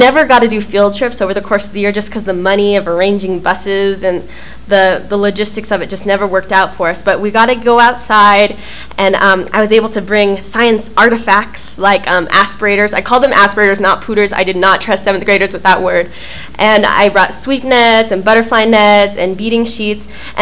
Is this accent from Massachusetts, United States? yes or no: no; Oakland, California, United States; And I grew up in Oakland not knowing about this.